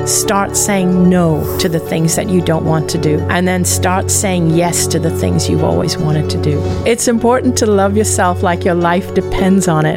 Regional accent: Hong Kong; I'm ethnically Indian. But I went to a British school, grew up in Hong Kong, which is predominantly a Chinese city. So although I grew up very multicultural, I lived a life in Hong Kong.

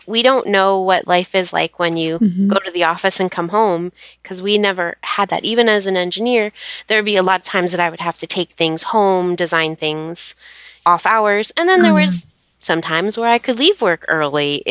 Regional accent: Allentown, Pennsylvania, United States; now in Pittsburgh, United States; But I'm from Allentown, which is on the other side of Pennsylvania.

